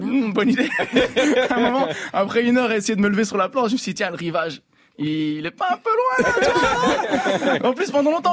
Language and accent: French; Brussels, Brussels-Capital Region, Belgium; Quand moi je viens de Bruxelles, tu vois